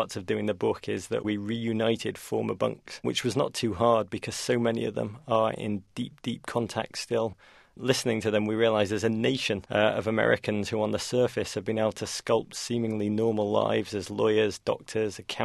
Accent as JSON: {"language": "English", "town": "Liverpool", "region": "North West England", "country": "United Kingdom", "tie": "born or raised there", "moved": "as an adult", "lives_now": "United States", "said": "I grew up in Liverpool, England, which was a remarkable place to come of age."}